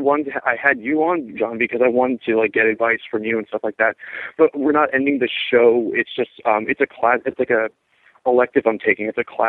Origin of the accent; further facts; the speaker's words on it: Encino, California, United States; I'm actually not from where. I just go to school up here. I'm from Encino, California, in Los Angeles.